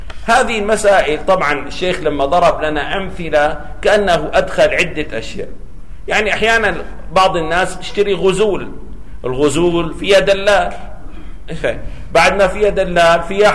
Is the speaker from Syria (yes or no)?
yes; Syria